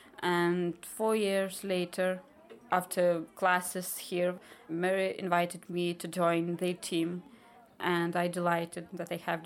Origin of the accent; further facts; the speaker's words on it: Lithuania; English is a second language; from Lithuania, and I'm a student of Fáilte's Jock.